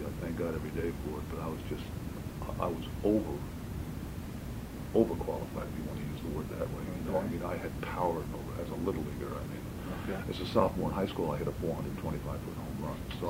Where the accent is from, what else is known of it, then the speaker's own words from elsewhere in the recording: Brooklyn, New York, United States; born there; also born or lived in Jackson Heights; Well, I was born in Brooklyn, 1943. I just celebrated 49th birthday.